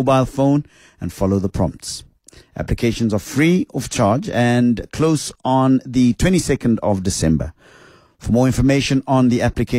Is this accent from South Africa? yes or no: yes; South Africa; First coming up as a South African, when I think of Pan-Africanism, I think of Robert Mangaliso Sobukwe.